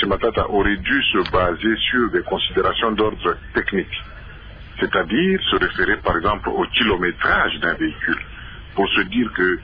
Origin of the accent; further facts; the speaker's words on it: DR Congo; ici chez nous au Congo